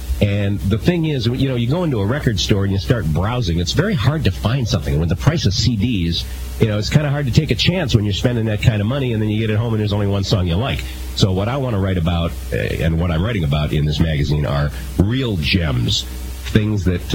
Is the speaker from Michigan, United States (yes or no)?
yes; Detroit, Michigan, United States; I was born and raised in Detroit, worked at a number of Detroit radio stations, started off at the age of 16 at my high school in Southfield, Michigan